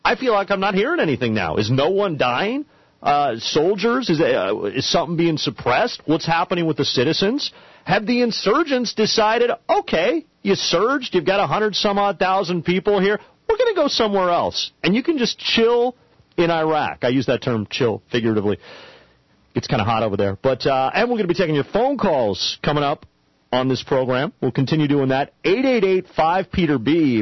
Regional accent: Idaho, United States; now in Chicago, United States; I'm from Idaho originally, and I can't even handle it.

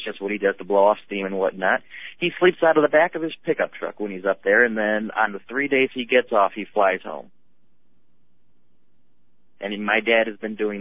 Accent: Flint, Michigan, United States; born there; now in Georgia, United States; here in Georgia, like I'm a Southern transplant. I was not born here. I'm a Michigander by birth. I was born in Flint, Michigan.

